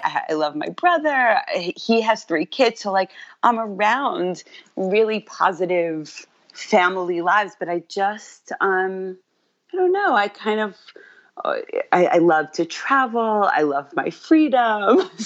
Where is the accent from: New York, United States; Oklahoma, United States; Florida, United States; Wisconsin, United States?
New York, United States; I'm from New York, born and raised in Queens.